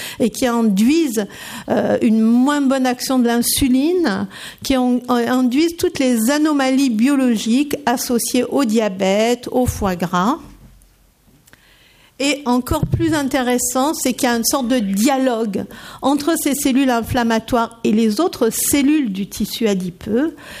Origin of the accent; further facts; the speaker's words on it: Marseille, Provence-Alpes-Côte d'Azur, France; donc moi je suis marseillaise, hein